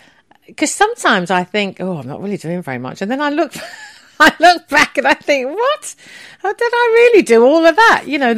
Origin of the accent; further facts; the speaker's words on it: Neasden, London, United Kingdom; born there; Well, I was born in Neasden, hence … to Scottish parents.